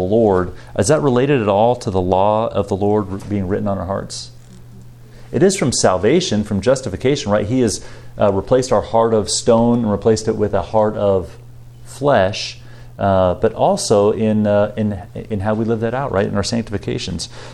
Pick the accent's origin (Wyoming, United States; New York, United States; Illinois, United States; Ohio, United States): Wyoming, United States; So I grew up in Wyoming, and there's cows in Wyoming